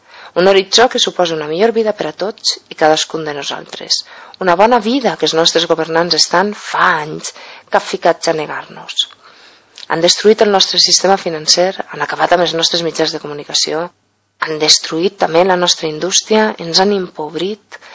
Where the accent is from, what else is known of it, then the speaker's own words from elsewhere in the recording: Valencian Community, Spain; Si el que volem com a valencians és perdre allò que ens és propi, allò que ens identifica com a poble